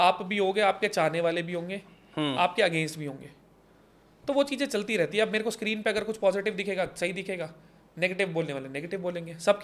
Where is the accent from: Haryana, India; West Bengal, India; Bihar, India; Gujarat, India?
Haryana, India; Chhara; मैं छारा गाँव से हूँ. बहुत सारे लोगों को लगता होगा मैं मांडोटी से हूँ या बहादुरगढ़ से हूँ. मैं छारा गाँव से हूँ